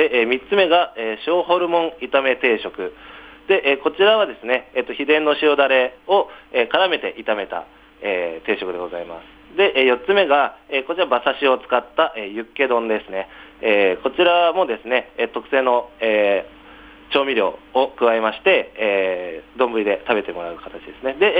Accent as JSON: {"language": "Japanese", "region": "Niigata", "country": "Japan", "said": "僕新潟出身なので"}